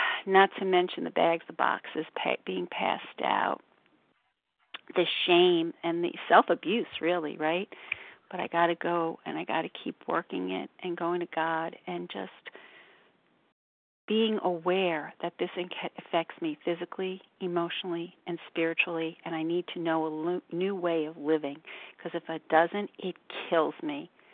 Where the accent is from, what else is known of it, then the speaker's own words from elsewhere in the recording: New York, United States; New York.